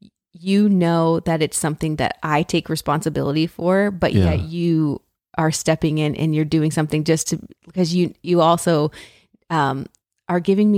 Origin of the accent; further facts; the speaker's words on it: Connecticut, United States; now in North Carolina, United States; Like I'm from Connecticut. And we live in North Carolina, so the climate is very different.